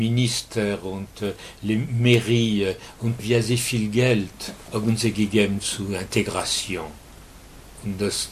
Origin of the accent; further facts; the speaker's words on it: France; born there; German is a second language; Wenn ich bin geboren in Frankreich